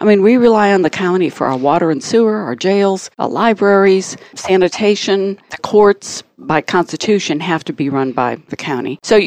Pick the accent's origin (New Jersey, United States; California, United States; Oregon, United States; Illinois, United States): Illinois, United States; now in Atlanta, United States; Well, I've lived all my adult life in the Atlanta area, probably 40-some years. I grew up in Illinois, but came here in the 70s.